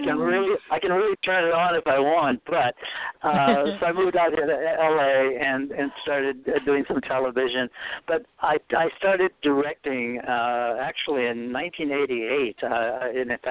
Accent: New England, United States; accent: New England; And I realized I still had my New England accent.

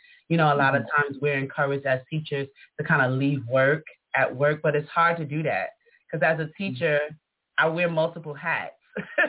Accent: New York City, New York, United States; growing up in Harlem where we're like black Mecca, you know what I mean? I'm surrounded by my people all day.

